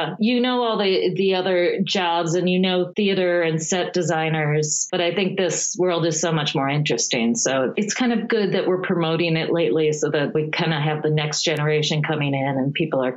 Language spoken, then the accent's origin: English; Midwest, United States; I grew up in the Midwest and I had always been kind of an art nerd